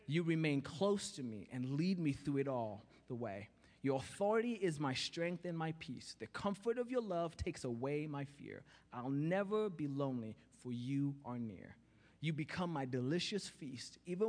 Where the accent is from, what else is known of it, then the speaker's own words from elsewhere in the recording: Kenya; accent: Kenyan; I'm like, maybe she doesn't understand my Kenyan accent.